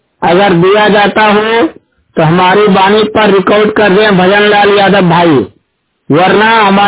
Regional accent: Bhagalpur, Bihar, India; Bhagalpur district Bihar राज्य का रहने वाला हूं और दोनों आंख से फुल ब्लाइंड हूं

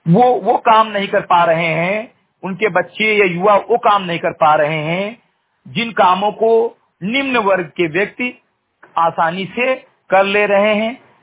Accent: Simrigarhai, Uttar Pradesh, India; ग्राम सभा सिमरीगढ़ई विकास खंड मेंटुआ जनपद बहराइच का मूल निवासी हूं

